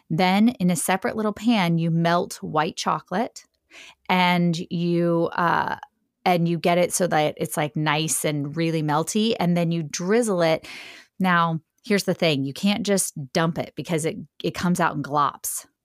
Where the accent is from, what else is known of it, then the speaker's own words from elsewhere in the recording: Indiana, United States; I grew up in Indiana and the closest theme park we had was Kings Island, which was in Cincinnati, Ohio